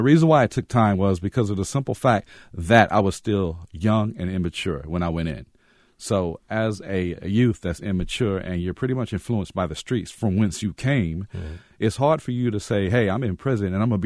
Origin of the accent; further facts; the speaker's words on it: Fayetteville, United States; Well, growing up in Fayetteville, my father was an African-American Vietnam vet that was PTSD diagnosed but never treated for it when he came back from war.